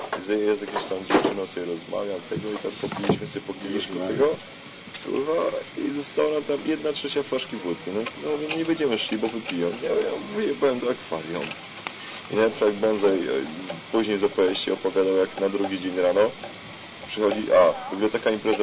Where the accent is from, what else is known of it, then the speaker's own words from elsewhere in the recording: Koszalin, West Pomeranian Voivodeship, Poland; ja z Koszalina sam jechałem